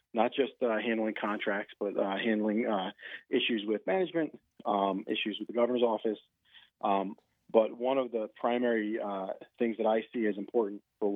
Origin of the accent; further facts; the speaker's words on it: United States; Yeah, well, I grew up in Sullivan County, which is a rural county, and the state police cover much of the county.